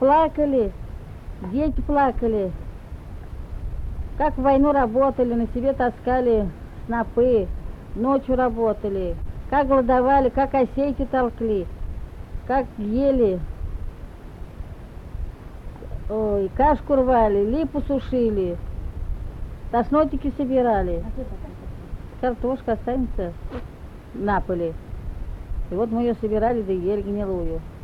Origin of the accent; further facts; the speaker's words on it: Parfenki, Russia; Родилась в Парфенках и живу в Парфенках, и замуж вышла в Парфенках, весь век живу в Парфенках.